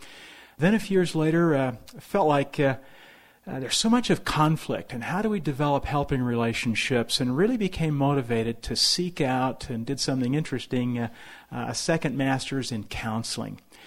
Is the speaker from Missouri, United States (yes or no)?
no; California, United States; now in Montana, United States; Well, it's great to be a Montanan, but I originated from California, and sometimes that's not the right thing to say.